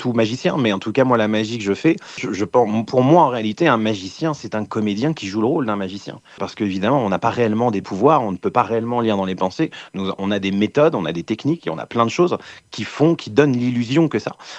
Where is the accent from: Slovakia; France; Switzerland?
France; Normandy; je m'attelle à retourner chez moi en Normandie